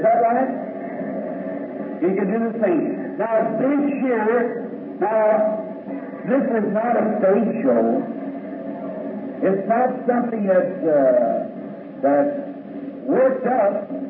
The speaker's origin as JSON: {"language": "English", "country": "Ireland"}